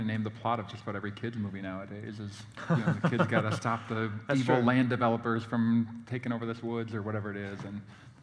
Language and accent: English; Green Bay, Wisconsin, United States; from Green Bay. We don't like bears.